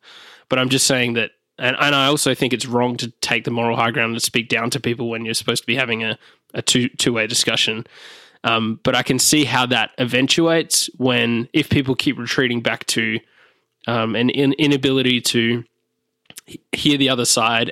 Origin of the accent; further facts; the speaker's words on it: Australia; now in United States; I grew up in Australia going to school that did not have guards or metal detectors at the door.